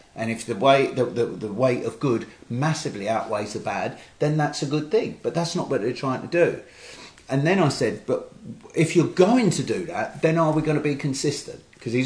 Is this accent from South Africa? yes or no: no; United Kingdom; And every time there is something that we could be proud of as a Brit, it's frowned upon.